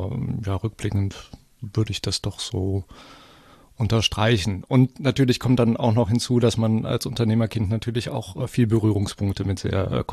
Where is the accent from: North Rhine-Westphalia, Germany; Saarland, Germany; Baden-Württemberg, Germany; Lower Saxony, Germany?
North Rhine-Westphalia, Germany; Korschenbroich; Also ich bin ja zunächst mal in Korschenbruch aufgewachsen.